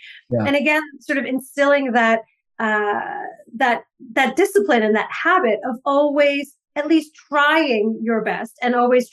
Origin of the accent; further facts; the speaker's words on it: Staten Island, New York, United States; Staten Island.